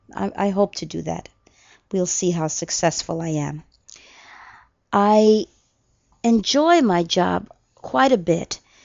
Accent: Texas, United States; now in New York City, United States; I am from Texas originally, but have lived in New York City for now 40 years, which makes me a New Yorker, I believe.

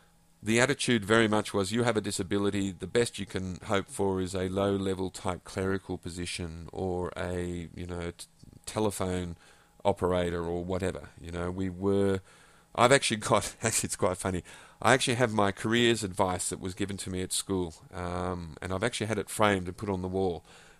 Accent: Australia; accent: Australian; I hope my Australian accent isn't too difficult to understand or too irritating.

